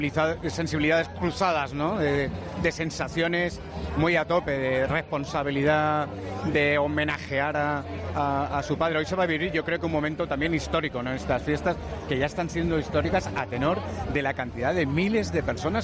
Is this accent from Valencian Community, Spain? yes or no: yes; Alicante, Valencian Community, Spain; los que somos alicantinos de pro